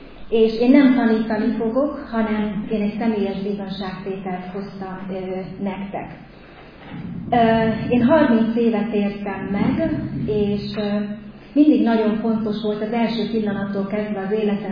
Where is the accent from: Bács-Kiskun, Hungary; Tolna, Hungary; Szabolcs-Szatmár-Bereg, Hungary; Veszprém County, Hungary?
Bács-Kiskun, Hungary; Kunszentmiklós; now in Budapest, Hungary; én Kunszent Miklósi származású vagyok, de 13 éve költöztünk föl a hugommal ide Budapestre